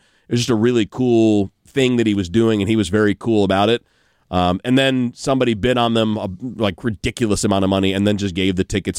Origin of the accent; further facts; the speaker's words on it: Detroit, Michigan, United States; The first one that really floored me as a kid growing up in Detroit